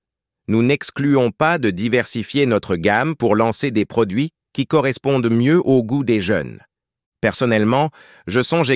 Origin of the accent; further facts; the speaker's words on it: Paris, Île-de-France, France; also born or lived in Bordeaux / California, United States; Même si je suis né à Bordeaux, j'ai passé une grande partie de ma jeunesse à Paris et aux États-Unis, notamment en Californie, où j'ai vécu un an à l'âge de 16 ans.